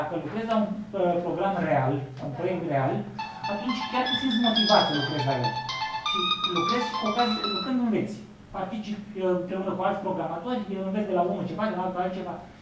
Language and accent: Romanian; Romania; eu sunt din România